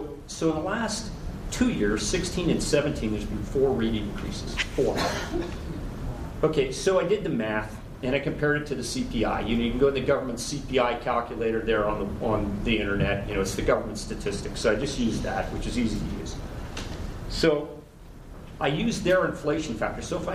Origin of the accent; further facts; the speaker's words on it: California, United States; I am originally from California. I've lived here off and on with the Marine Corps since 1981, but I still consider myself a carpetbagger